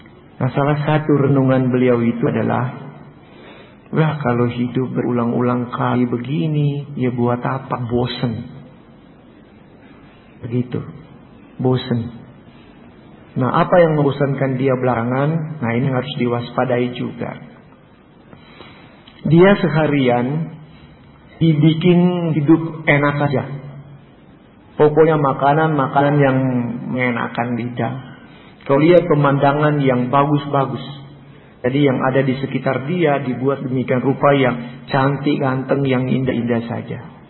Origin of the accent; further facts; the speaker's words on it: Manado, North Sulawesi, Indonesia; Karena dia tahu saya orang Manado.